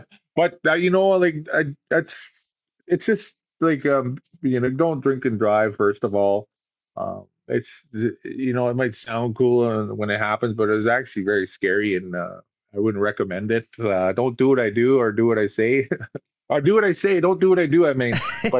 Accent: Winnipeg, Manitoba, Canada; So I grew up in North Winnipeg, off reserve. I am First Nations or Indigenous, but I actually grew up on the north side in a really bad neighborhood.

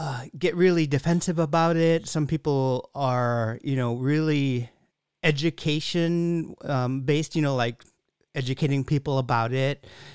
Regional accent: Bethel, United States; Like I'm from Bethel, and when I go back home, there's a feeling that I get, this is where I grew up, this is where I was raised, and there's nothing like it.

